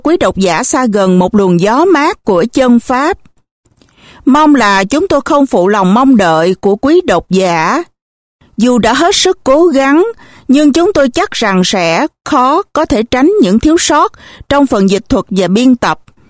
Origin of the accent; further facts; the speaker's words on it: Shan State, Myanmar; Ở quê tôi, Bang San, Miến Điện, Phật tử thường tham dự khóa tu một ngày vào mỗi ngày rằm, kể cả trong lễ Vesak.